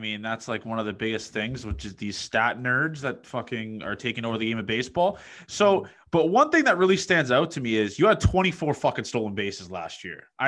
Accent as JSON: {"language": "English", "town": "Toronto", "region": "Ontario", "country": "Canada", "said": "Obviously I'm from Toronto"}